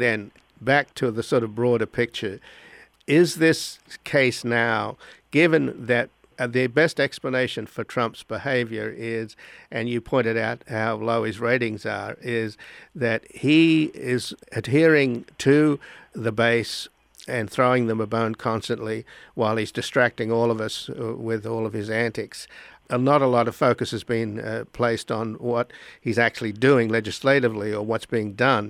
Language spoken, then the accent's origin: English; Australia; Being Australian myself, I understand that.